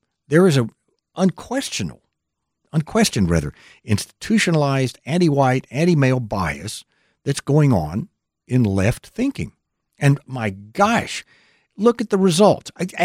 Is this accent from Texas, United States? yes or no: yes; San Antonio, Texas, United States; Johnson City, Texas, near where I grew up in San Antonio